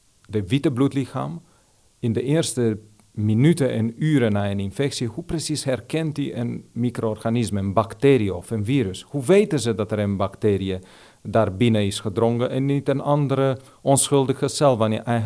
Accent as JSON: {"language": "Dutch", "country": "Romania", "second_language": "Dutch", "lives_now": "Netherlands", "said": "Ik kan zeggen, ik ben inderdaad Roemeen als achtergrond, maar een beetje ben ik ook Nederlander."}